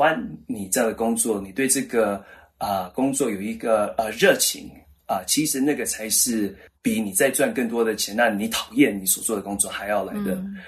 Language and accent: Chinese; Vancouver, British Columbia, Canada; 因为我毕竟在这个温哥华长大，就是受到的这样的一个真的比较西方的或者是北美的这样的一个影响。